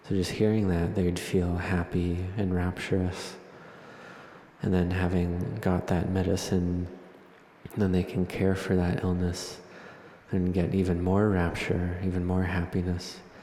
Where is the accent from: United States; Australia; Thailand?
Thailand; first language th; English is a second language; chant in the Thai language. So it was my native language.